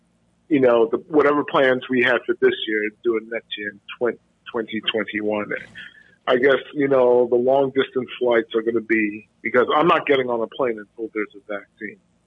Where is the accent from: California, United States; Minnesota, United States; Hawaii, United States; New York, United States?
New York, United States; Hey, you know, I'm from New York.